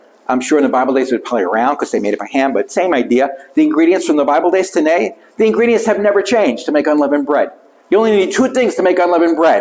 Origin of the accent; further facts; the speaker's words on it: New York City, New York, United States; I grew up in New York City. That's like the opposite of agriculture, okay?